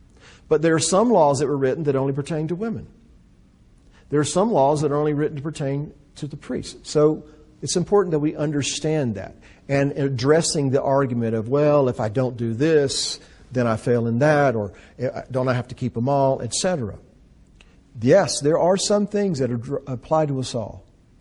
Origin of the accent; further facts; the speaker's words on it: Tennessee, United States; You know, I'm from Tennessee, and when I come to New Mexico or to California or wherever, I realize that there are laws in those states that are different from my laws.